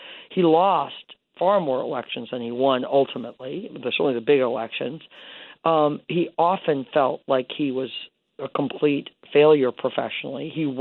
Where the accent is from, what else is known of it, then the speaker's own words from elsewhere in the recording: Bloomington, Illinois, United States; I'm from Illinois as well. Bob, I spent a lot of time in Springfield. I'm from Bloomington, Illinois.